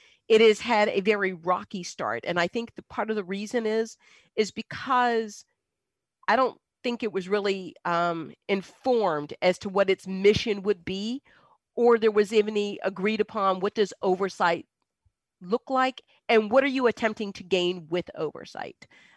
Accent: the North, United States; now in Virginia, United States; And then I come from the North. So I'm a damn Yankee down here in Virginia.

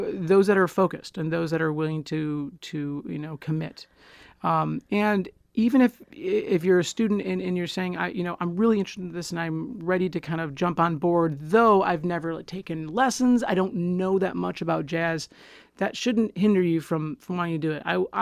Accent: Grand Rapids, Michigan, United States; You know, I grew up in Grand Rapids, so I did the Grand Rapids Youth Symphony

